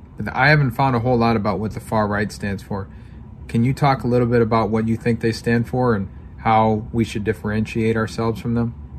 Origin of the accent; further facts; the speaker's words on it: Bloomington, Minnesota, United States; I'm from Bloomington, Minnesota.